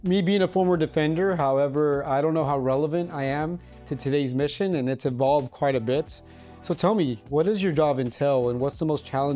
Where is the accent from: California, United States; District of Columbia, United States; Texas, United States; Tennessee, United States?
Texas, United States; Fort Worth; We're both from the DFW, Dallas-Fort Worth area. I'm from Fort Worth and you grew up in Dallas.